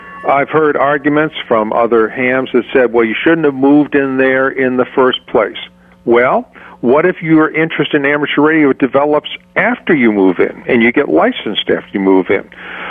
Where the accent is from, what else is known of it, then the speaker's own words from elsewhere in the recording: North Carolina, United States; past hurricanes through which I went through in my home state of North Carolina